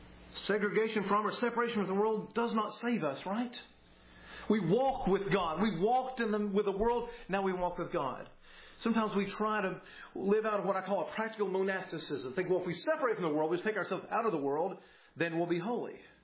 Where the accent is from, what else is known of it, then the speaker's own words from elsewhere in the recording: Georgia, United States; Now, my home county up in North Georgia has 3,000 people.